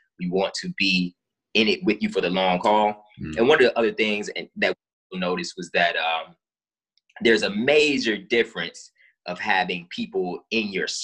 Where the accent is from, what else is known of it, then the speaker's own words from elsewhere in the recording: Ohio, United States; I'm originally from Ohio, and Kentucky is the state directly south of Ohio, right?